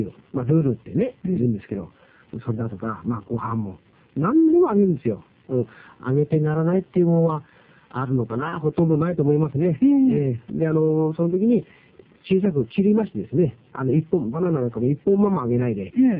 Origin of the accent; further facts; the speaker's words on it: Shizunai, Hokkaido, Japan; 来週からの3回は私の地元シドナイからの放送になります。